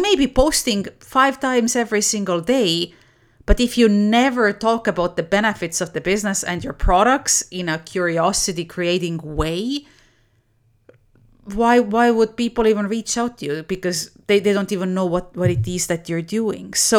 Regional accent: Estonia; English is a second language; I was born and raised in Estonia, as a lot of you know. We are Viking people.

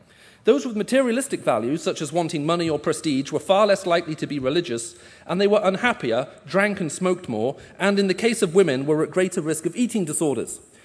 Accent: United Arab Emirates; also born or lived in England / Saudi Arabia; I was born in England, but I was raised most of my life in the Middle East. I lived in the United Arab Emirates and Saudi Arabia.

